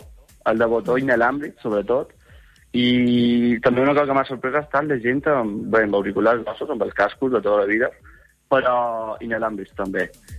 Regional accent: Sant Jordi, Balearic Islands, Spain; Jo estic visquent al centre, però sempre he estat d'un poble, de Sant Jordi, de tota la vida.

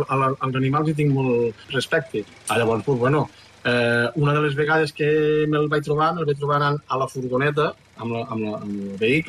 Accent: Aitona, Catalonia, Spain; I jo soc d'Aitona i me guio perquè a dalt Aitona està rodejat per una serra.

